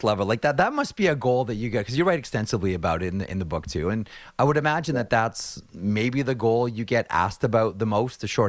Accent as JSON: {"language": "English", "town": "Toronto", "region": "Ontario", "country": "Canada", "said": "I'm from Toronto"}